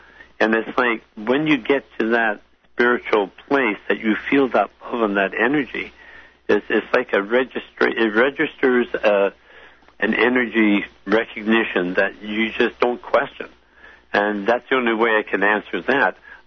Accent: British Columbia, Canada; I'm from Vancouver Island.

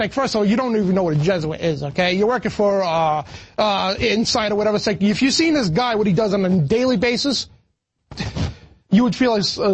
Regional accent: Rhode Island, United States; this is back from November 2009, from my home state, Rhode Island

